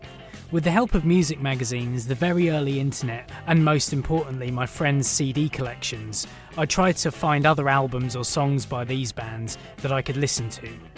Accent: United Kingdom; Now, because I'm British

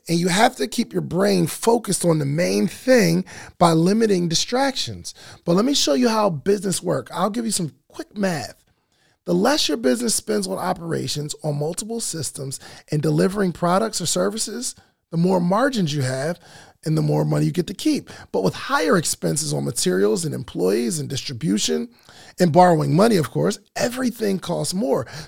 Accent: New Jersey, United States; New Jersey.

